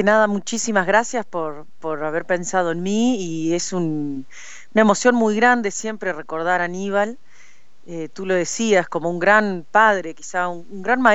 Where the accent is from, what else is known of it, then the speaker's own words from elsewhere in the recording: Paysandú, Uruguay; porque yo soy de Paysandú.